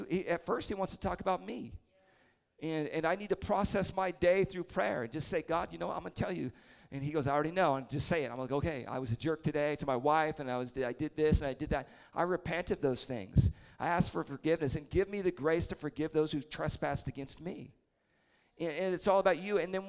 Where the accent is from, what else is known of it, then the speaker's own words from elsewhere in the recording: Idaho, United States; I grew up in Idaho in a family church, extreme Pentecostals.